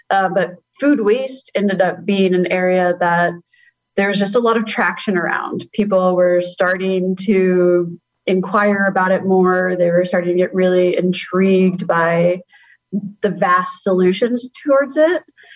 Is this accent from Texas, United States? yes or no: yes; Texas, United States; moved away as an adult; I am from Texas originally. Went to school there as well, but I came to the East Coast once very briefly to look at apartments and then moved my whole life up here.